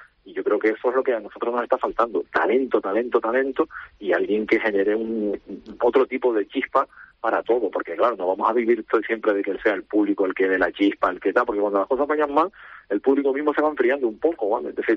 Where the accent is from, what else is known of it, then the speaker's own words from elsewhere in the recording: Canary Islands, Spain; Siendo canarios